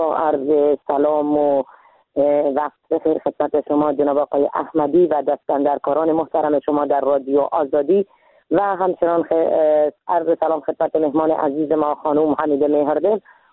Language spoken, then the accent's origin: Persian; Afghanistan